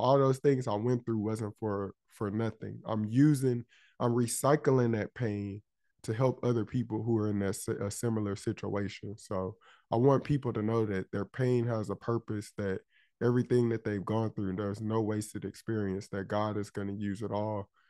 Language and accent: English; Palestine, Texas, United States; a lady from my hometown of Palestine, Texas.